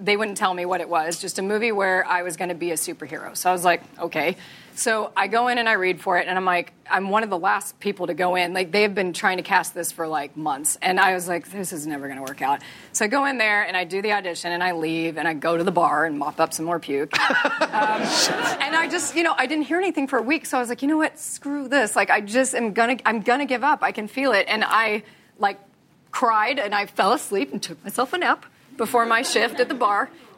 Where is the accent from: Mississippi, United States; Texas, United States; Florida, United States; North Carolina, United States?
Texas, United States; I was like, okay, I'm from Texas. I don't know the difference.